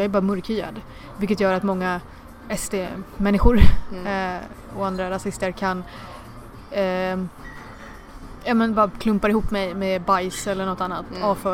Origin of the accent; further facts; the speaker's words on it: India; now in Sweden; jag är ju från Indien och det finns inte så jättemånga indier i Sverige.